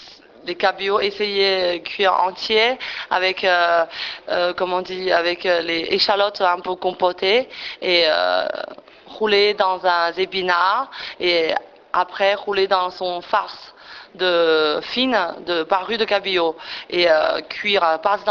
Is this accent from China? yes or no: yes; Qingdao, Shandong, China; Je viens de Qingdao, province de Shandong, tout est de Chine.